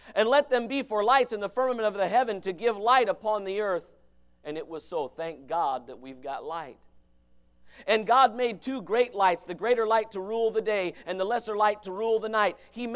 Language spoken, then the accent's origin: English; United States; There's no being happy as an American.